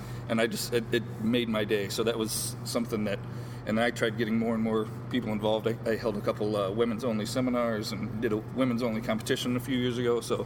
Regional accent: Montpelier, Ohio, United States; back in my hometown in Montpelier, Ohio. It is called Battle of the Borders, because it's on the border of Ohio, Michigan, and Indiana.

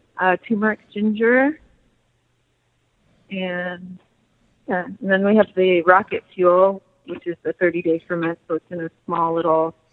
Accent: California, United States; born there; I was born in California, so, you know, that health surrounded me.

